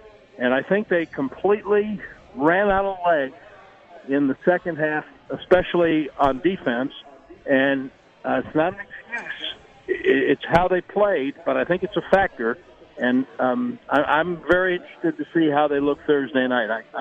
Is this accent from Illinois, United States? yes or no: yes; Chicago, Illinois, United States; And I read the Chicago papers every day because, as Smokey said, that is my hometown, and I do it during baseball season to keep up with the Cubs.